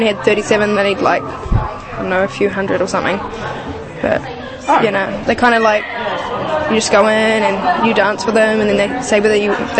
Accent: Rotorua, Bay of Plenty, New Zealand; born or raised there

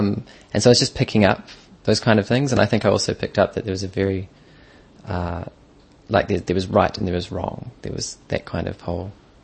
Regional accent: Auckland, New Zealand; I'm gay and I grew up in Auckland with three younger sisters.

